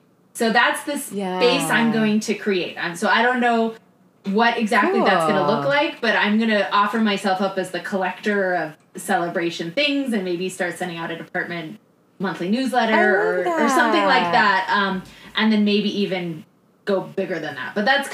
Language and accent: English; Tucson, Arizona, United States; oh, Tucson looks cool for a Fringe. It's my hometown.